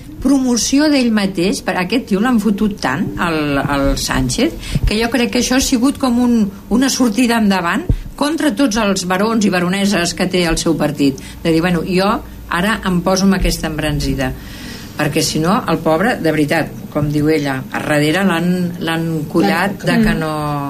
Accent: El Masnou, Catalonia, Spain; Poso Masnou, que és d'on soc jo.

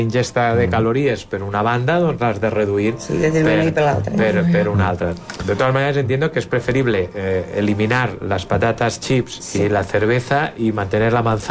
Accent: Xixona, Valencian Community, Spain; jo com a bon xixonenc que sóc

